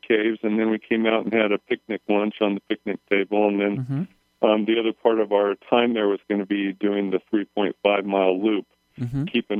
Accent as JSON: {"language": "English", "region": "Oregon", "country": "United States", "tie": "born or raised there", "also_born_or_lived": "Anchorage, Alaska", "moved": "as an adult", "said": "my background is I grew up in Oregon, moved to Anchorage, Alaska in 1980 on a basketball scholarship"}